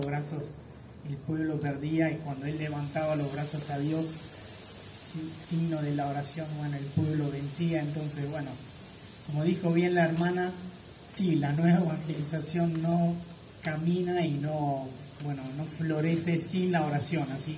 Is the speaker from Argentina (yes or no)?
no; Italy; en el lugar de donde vengo, en Italia, en realidad no la ciudad de donde vengo, pero es... está cerca, en Orvieto